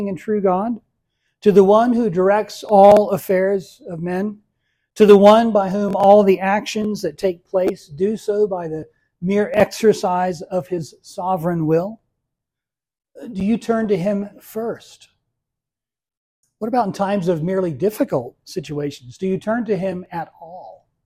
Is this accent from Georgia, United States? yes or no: yes; Georgia, United States; like I used to hear as a child growing up in Georgia, these bones are graveyard dead.